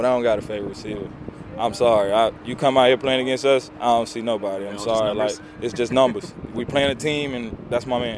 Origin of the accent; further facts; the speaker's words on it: Pensacola, Florida, United States; I mean, I'm from Pensacola, so we by the water.